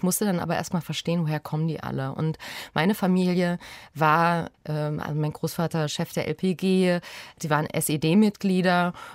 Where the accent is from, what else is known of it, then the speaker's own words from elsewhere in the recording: East Germany, Germany; Und als Ostdeutsche ist das so eine Sache, woher man kommt. Diese klassischen Milieus. Also ich bin in der Platte groß geworden, habe Akademikereltern